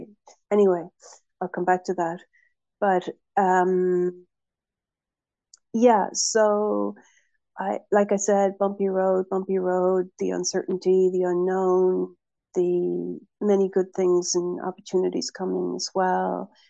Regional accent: Cork, Munster, Ireland; also born or lived in Dublin; In 2007, I moved from Cork here in the south of Ireland, where I live now again, where I grew up.

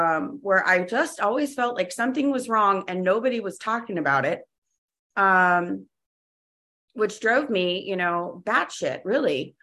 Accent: Jacksonville, Florida, United States; We moved down to Florida when I was five. I grew up in Florida.

